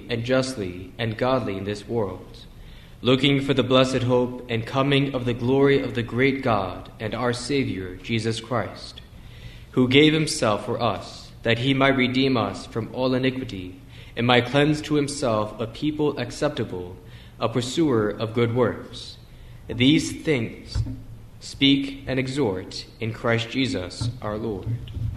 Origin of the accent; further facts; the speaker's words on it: Ireland; I am going to prove to you that I am Irish